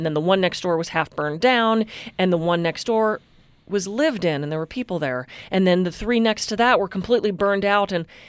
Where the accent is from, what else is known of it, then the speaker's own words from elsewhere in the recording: Pittsburgh, Pennsylvania, United States; And I grew up in Pittsburgh, and I remember going with my dad the last time I was back through a little community in Pittsburgh where he actually grew up.